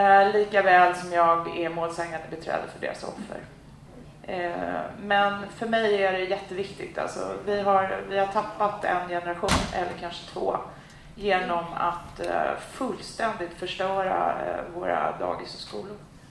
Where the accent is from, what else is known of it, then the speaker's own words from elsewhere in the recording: Täby, Stockholm County, Sweden; När jag var liten och bodde i Täby och då fick jag känna vad otrygghet betyder.